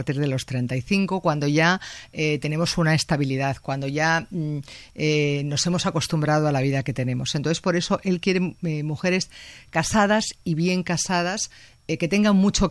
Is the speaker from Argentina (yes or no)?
no; Madrid, Community of Madrid, Spain; en esta ocasión yo, que soy madrileña, he querido dar a conocer dos vertientes de Madrid